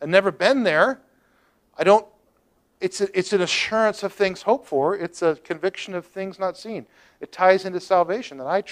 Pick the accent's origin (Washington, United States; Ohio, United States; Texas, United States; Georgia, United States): Texas, United States; born there; moved away as an adult; I was born in the great state of Texas, and you can't be more American than Texan. I grew up in the United States Air Force. That makes you pretty American.